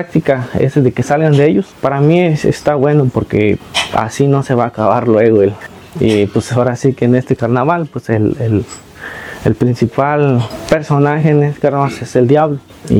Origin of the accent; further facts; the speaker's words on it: Ixcuatlán de Madero, Veracruz, Mexico; soy originario aquí de Barrio Abajo, Colatlán, del municipio de Ixcuatlán de Madero. Tengo 31 años